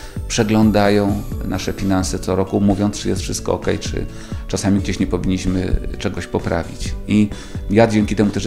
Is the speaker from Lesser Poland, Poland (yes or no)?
yes; Kraków, Lesser Poland, Poland; jestem z Krakowa, a to są osoby równie skąpe jak poznaniacy